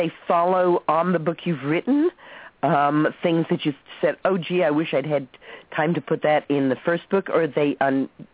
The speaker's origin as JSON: {"language": "English", "town": "Dallas", "region": "Texas", "country": "United States", "tie": "born or raised there", "also_born_or_lived": "Los Angeles / Manhattan", "said": "No, I was born on the shores of Lake Erie. I grew up in Dallas, Texas. I went to college at UCLA, moved to Manhattan, and have been living at my farm here, Laughing Rock Farm, since 1978."}